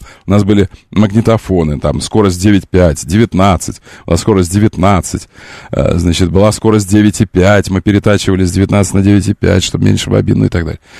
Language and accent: Russian; Ukraine; Я украинец. Я украинец.